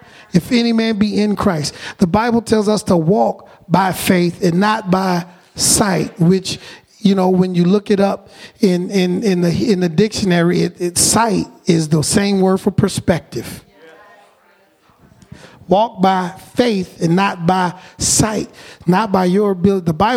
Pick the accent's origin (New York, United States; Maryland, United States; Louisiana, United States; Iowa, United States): Louisiana, United States; New Orleans; When I was growing up, I grew up in New Orleans, and in New Orleans, you know, we believe in spirits.